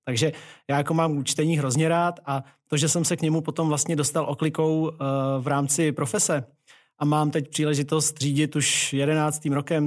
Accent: České Budějovice, South Bohemian Region, Czechia; já pocházím z Českých Budějovic

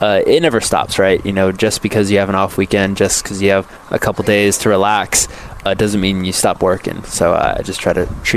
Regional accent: Miami, Florida, United States; I had 5 acres where I grew up in Miami, and I always had, you know, side-by-sides and UTVs.

